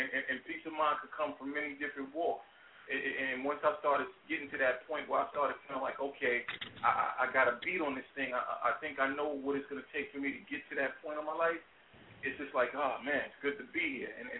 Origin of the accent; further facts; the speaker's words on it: New York City, New York, United States; I'm from New York City, so of course I had to just step to and get with some of the DJs from New York City just to keep it honest.